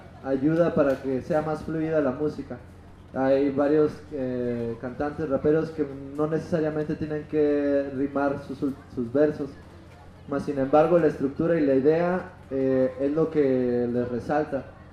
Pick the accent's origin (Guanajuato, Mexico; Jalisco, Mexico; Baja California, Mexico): Baja California, Mexico; yo soy de Baja California, pero gracias a Dios he tenido la oportunidad de viajar por México, estar en la Sierra Tarahumara, estar en el desierto de San Luis Potosí, estar en Ciudad de México, en Puebla, aquí en Chiapas.